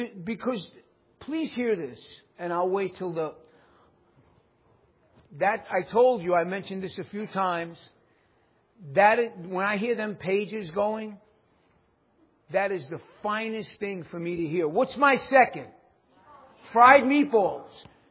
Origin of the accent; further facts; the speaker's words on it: New York City, New York, United States; If you guys don't know, I'm from New York City. And being from New York, we're territorial people.